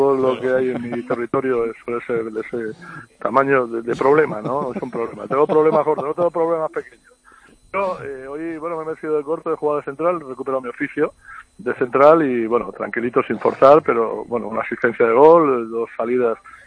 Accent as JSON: {"language": "Spanish", "town": "Badajoz", "region": "Extremadura", "country": "Spain", "tie": "born or raised there", "said": "yo soy nativo de aquí, yo soy extremeño, pacense, y para mí venir a mi tierra con cualquier excusa es casi una obligación moral"}